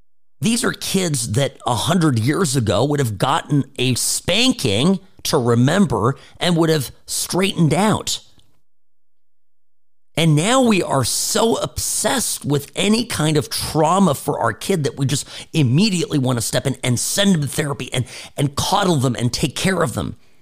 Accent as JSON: {"language": "English", "town": "Irvine", "region": "California", "country": "United States", "tie": "born or raised there", "said": "a lot, frankly, of my teachers growing up in Irvine Public Schools in California were nuts, okay?"}